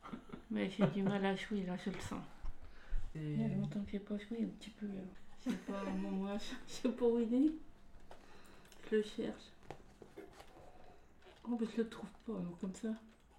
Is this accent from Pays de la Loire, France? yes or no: yes; La Guérinière, Pays de la Loire, France; chez nous à la Guérinière, il n'y en a presque plus.